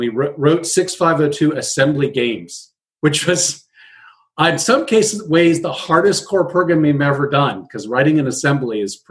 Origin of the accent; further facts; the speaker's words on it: Fairfax, California, United States; But I grew up in Fairfax, 20 miles north of San Francisco, West Marin, if you're a local. So I'm a local boy as well. I've lived all around the Bay Area